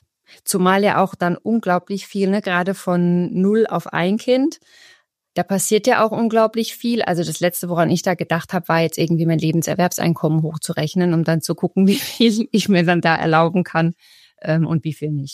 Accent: Baden-Württemberg, Germany; hier Baden-Württemberg, wo ich herkomme, ganz traditionell

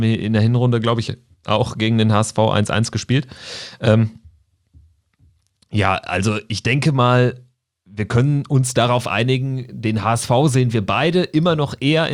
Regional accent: Bielefeld, North Rhine-Westphalia, Germany; Und wenn ich jetzt aber als Bielefelder daran gehen würde, ganz strategisch

